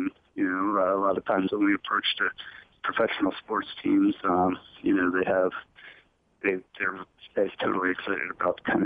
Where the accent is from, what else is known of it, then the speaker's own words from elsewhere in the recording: Pennsylvania, United States; I'm also a Flyers fan, obviously, growing up outside Philly.